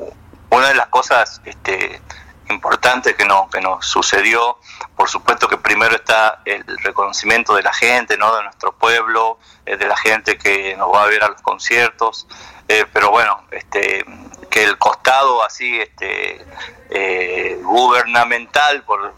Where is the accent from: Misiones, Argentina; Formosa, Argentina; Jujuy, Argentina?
Jujuy, Argentina; also born or lived in Buenos Aires; somos de Jujuy y nuestro papá era músico, nuestra mamá también cantaba, así que siempre en la casa había guitarreada, siempre estuvimos relacionados con la música. Pero nos fuimos a Buenos Aires a vivir, vivimos 15 años allá